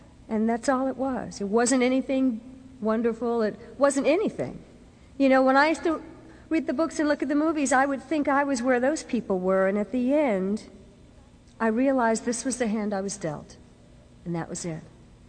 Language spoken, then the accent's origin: English; New York City, New York, United States; And being a product of the 60s, growing up in New York City made it real easy to run to chemicals.